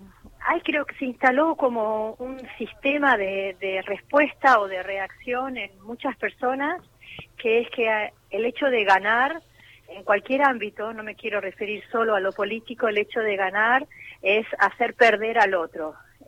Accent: Argentina; lo que nos está pasando como argentinos

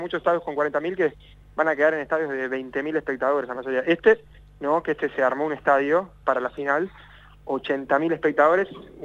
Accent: Argentina; como somos los argentinos

